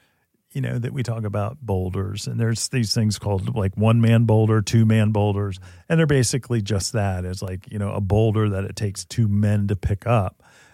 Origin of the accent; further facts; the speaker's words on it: New Jersey, United States; But in Northern Jersey, absolutely. There's a lot of, I mean, my hometown where I lived, you know what the name of my street was?